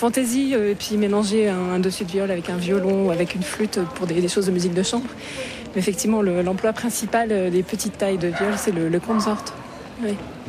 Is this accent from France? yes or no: yes; Lyon, Auvergne-Rhône-Alpes, France; Je suis lyonnaise d'origine et je continue d'enseigner à Villeurbanne, qui est vraiment une commune qui touche Lyon. Effectivement, j'ai gardé mes attaches au Rhône.